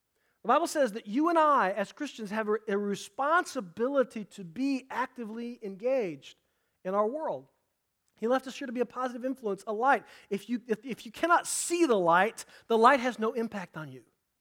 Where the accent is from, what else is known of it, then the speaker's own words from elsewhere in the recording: Indianapolis, Indiana, United States; If you grew up in church like I did, and I grew up here in Indianapolis, there was a hymn that was sung a lot.